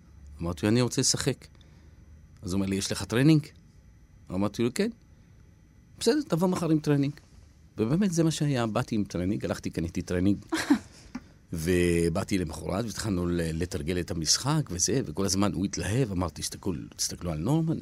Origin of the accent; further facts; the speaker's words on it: Haifa, Haifa District, Israel; born there; אני נולדתי בוואדי ניסנס, שהיום היא בעצם טיילת וכולם הולכים לאכול שם, וזה נורא כיפי. בזמן שלי זה לא היה, זה היה מקום של סמים, רצח.